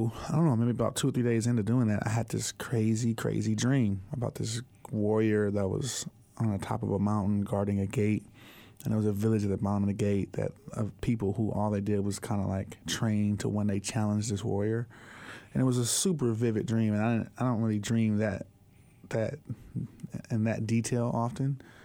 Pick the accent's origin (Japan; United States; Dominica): United States; California; my parents were great, but I grew up in South Central.